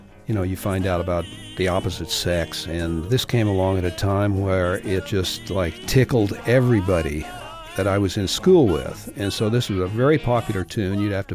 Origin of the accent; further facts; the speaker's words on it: Oklahoma, United States; I grew up in Oklahoma and lived through the Jim Crow era, where racial tensions were high.